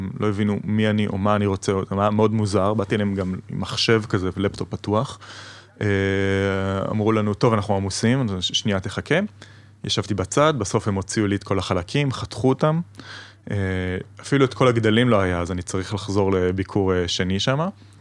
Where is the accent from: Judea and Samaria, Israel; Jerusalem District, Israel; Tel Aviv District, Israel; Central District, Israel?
Tel Aviv District, Israel; Tel Aviv; באוטובוס, אין לי הרכב, אני תל אביבי.